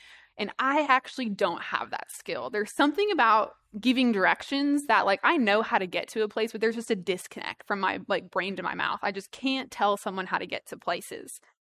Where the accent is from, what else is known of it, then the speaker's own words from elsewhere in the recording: Massachusetts, United States; born there; now in Rhode Island, United States; I was born in Massachusetts, and so I feel like we can relate on that level.